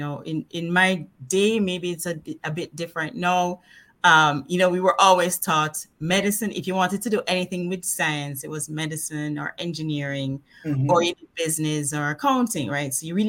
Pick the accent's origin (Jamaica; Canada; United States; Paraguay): Jamaica; Kingston; also born or lived in Spanish Town; So I was born in Kingston, and I went to school in Kingston, but when I was about four, my parents moved to Spanish Town. So, we moved back and forth between Spanish Town and Kingston because all of my schooling was in Kingston.